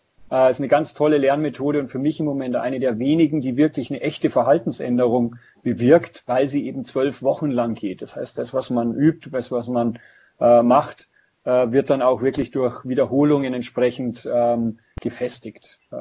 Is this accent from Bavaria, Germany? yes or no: yes; Ingolstadt, Bavaria, Germany; ich hatte am Anfang gesagt, ich komme aus Ingolstadt, also im Süden von Deutschland.